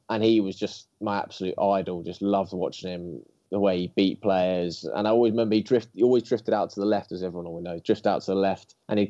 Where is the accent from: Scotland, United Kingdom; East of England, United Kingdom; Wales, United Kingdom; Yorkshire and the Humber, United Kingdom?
East of England, United Kingdom; Bedford; I'm 26. I'm from Bedford.